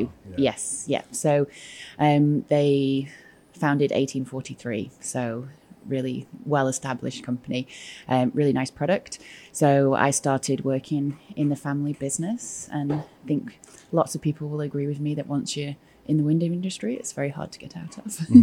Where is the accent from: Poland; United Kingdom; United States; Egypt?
United Kingdom; England; I'm English.